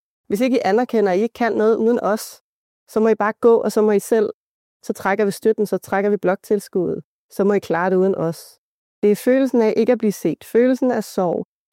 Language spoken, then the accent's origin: Danish; East Greenland, Greenland; Jeg er blandet grønlandsk-dansk. Jeg er vokset op i Østgrønland i en lille by.